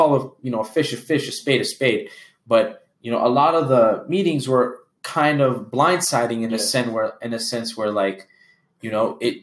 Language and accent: English; Canada; And the reason why I say we say USD is we're Canadian and that conversion hurts.